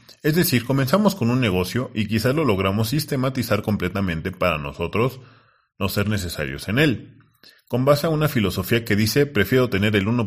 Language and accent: Spanish; Mexico; Ya que somos de México, debemos estar algo familiarizados